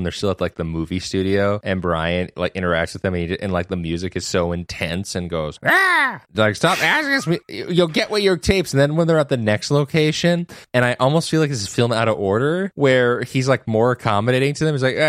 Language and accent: English; United States; You know, we come from America where when we see cops in our media